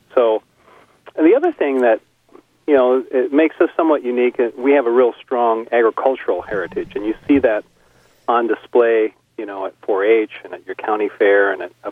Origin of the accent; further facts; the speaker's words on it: Minnesota, United States; So I wanted to find the things that interest me as a Minnesotan